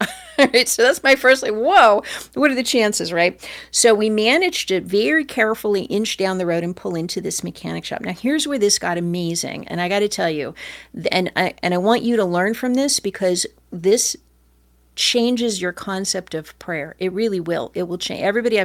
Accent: Michigan, United States; hi there, I'm here from the States. I'm here from Michigan.

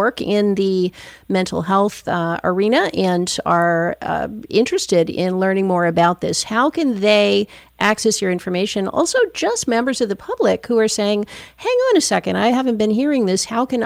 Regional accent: Michigan, United States; people at the top of mental health across my home state of Michigan.

